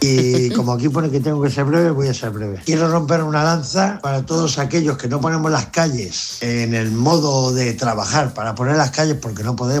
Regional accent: Catalonia, Spain; now in A Coruña, Spain; soy catalán, vivo en La Coruña

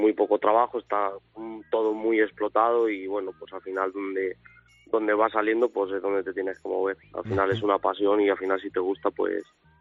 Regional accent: Sotillo de la Grada, Castile and León, Spain; Yo soy de un pequeño pueblo de Ávila, de Sotillo de la Grada.

